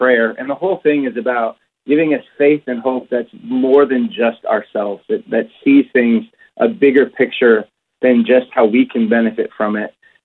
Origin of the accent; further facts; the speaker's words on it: Michigan, United States; We're 50 yards from Michigan, too. I just want you to know that because I'm from Michigan.